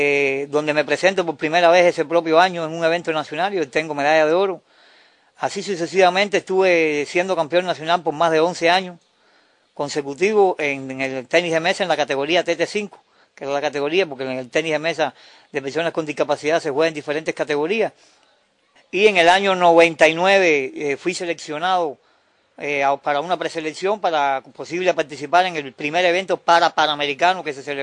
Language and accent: Spanish; Cuba; como todo cubano, nosotros nos crecemos ante las dificultades